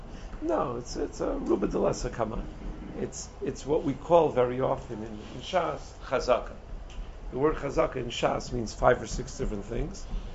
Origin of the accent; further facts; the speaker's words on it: New York, United States; You know, I grew up in the Five Towns.